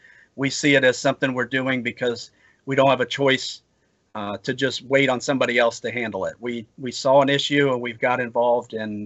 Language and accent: English; Ohio, United States; We are entrepreneurs from Central Ohio.